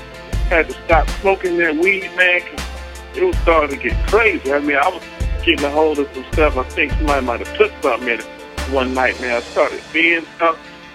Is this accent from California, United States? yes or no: no; North Carolina, United States; Man, I hail from North Carolina. North Carolina.